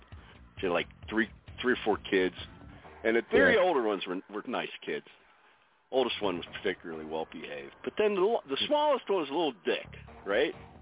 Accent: Pennsylvania, United States; I said, hey, Padre, you know, Paisan from Western PA.

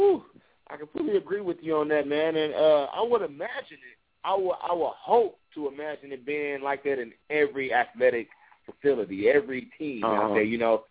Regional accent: Oklahoma, United States; I'm originally from Oklahoma, so I can completely relate to you when you say you're playing against, you know, somebody you used to go to war with, you know, during high school games

